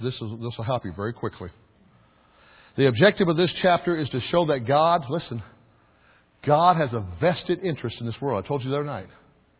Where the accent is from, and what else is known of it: Kansas, United States; born or raised there